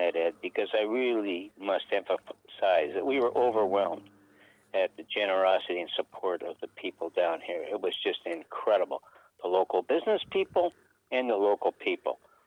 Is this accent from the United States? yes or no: no; Canada; I don't think it was any discrimination against me at all as being a Canadian.